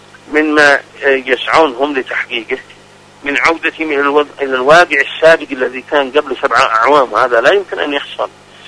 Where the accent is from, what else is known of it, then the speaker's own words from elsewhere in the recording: Yemen; تنفيذ عدوان على بلدنا اليمن